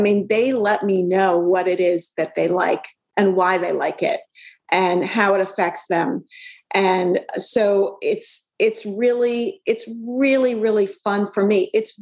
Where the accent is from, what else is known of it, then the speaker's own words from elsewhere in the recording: Brooklyn, New York, United States; so I grew up in Brooklyn, and down in Dumbo, there was a city garbage dump.